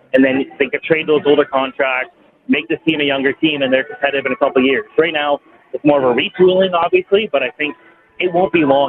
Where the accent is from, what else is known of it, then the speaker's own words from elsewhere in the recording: Toronto, Ontario, Canada; I'm from Toronto. I'm from Toronto. It's not this hot ever.